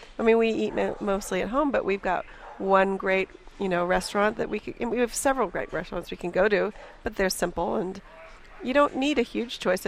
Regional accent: Atherton, California, United States; born or raised there

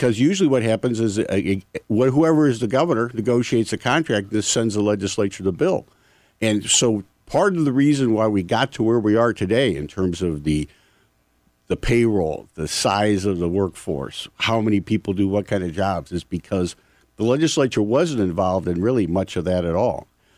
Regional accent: St. Louis, Missouri, United States; Well, I grew up in St. Louis, so that might, make me a little bit different.

